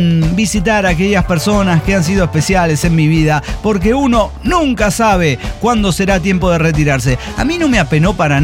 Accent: San Luis Potosí, Mexico; Si esperan que lo salude, no, soy de San Luis Potosí.

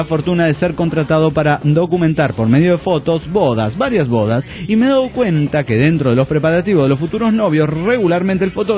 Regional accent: Ciudad Cuauhtémoc, Chihuahua, Mexico; de Ciudad Cuauhtémoc, Chihuahua.

